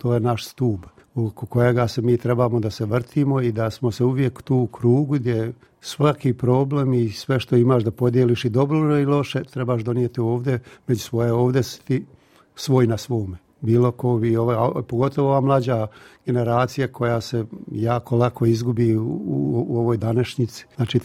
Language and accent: Bosnian; Bosnia & Herzegovina; moved away; kako se nekada radilo dol kod nas u Bosni, a onda ovdje im primjerom pokazuješ